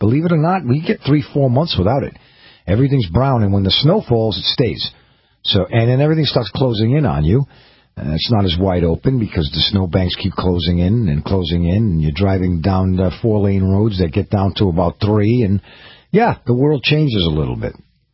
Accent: New York City, New York, United States; I was not born in this particular New England area. I was born in New York City and born and bred there and raised there. So I grew up with New York teams as I was a kid.

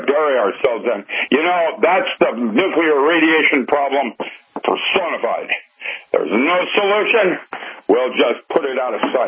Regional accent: United States; It's kind of an embarrassment being an American

